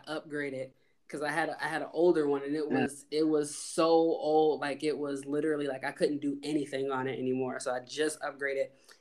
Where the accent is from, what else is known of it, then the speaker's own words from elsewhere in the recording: Buffalo, New York, United States; I'm from Buffalo, so you know, Bills Mafia over this